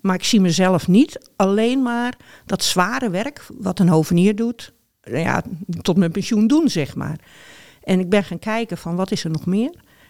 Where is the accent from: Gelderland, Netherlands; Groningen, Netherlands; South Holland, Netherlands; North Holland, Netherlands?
North Holland, Netherlands; Ik kom uit Noord-Holland.